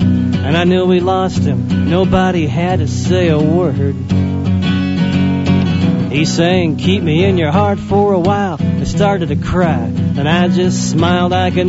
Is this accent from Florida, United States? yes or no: no; Santa Cruz, California, United States; also born or lived in Watsonville; So I was born and raised in Watsonville, grew up in Santa Cruz